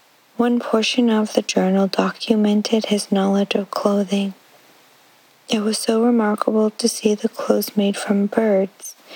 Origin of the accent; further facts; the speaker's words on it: Inukjuak, Quebec, Canada; I'm from Inuktuak, Nunavik, and I spent most of my time in Jojoge.